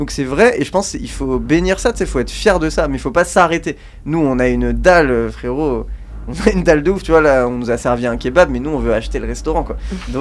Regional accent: Villefontaine, Auvergne-Rhône-Alpes, France; Moi, je pars vraiment de très peu de choses, d'une ville très petite, de la périphérie... Enfin, du Nord-Isère, quoi, je viens de Villefontaine. Donc déjà, tu vois, j'ai pas grandi à Grenoble

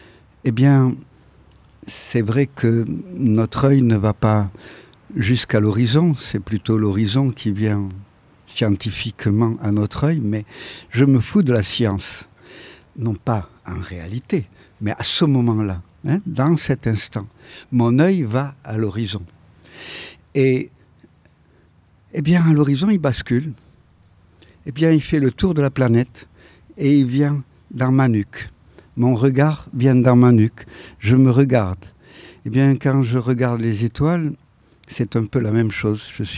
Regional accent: Nice, Provence-Alpes-Côte d'Azur, France; mais je suis niçois, je disais hier à mes amis.

